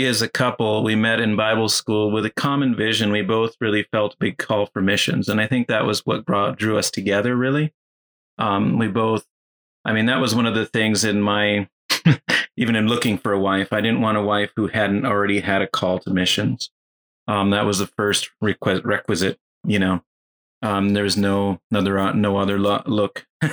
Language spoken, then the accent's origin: English; Kenya; I'm an MK. I was born and raised in Kenya. My parents had been working with the Samburu tribe.